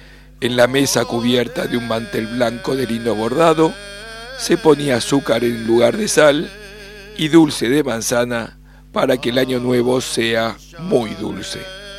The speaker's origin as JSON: {"language": "Spanish", "town": "Izmir", "region": "İzmir", "country": "Turkey", "tie": "born or raised there", "said": "En mi niñez en Esmirna, en Turquía"}